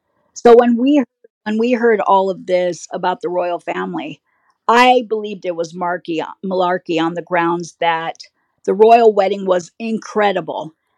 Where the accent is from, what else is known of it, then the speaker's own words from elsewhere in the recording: Los Angeles, California, United States; we were raised in Los Angeles where, you know, if you're at TV studios, you see Hollywood royalty all the time.